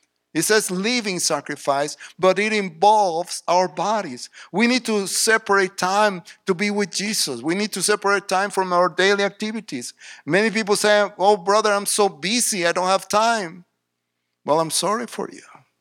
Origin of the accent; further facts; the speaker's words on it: Mexico; English is a second language; moved away as an adult; now in Waco, United States; We came from Mexico where we had a full life. We had a house, car, family, Mexican food, of course.